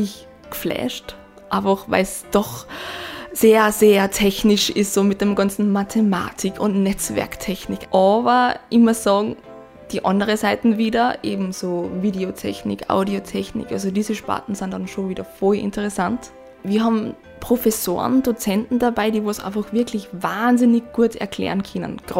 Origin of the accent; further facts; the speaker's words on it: Salzburg, Austria; now in St. Pölten, Austria; Ich komme aus dem Land Salzburg und wohne seit September hier da in St. Pölten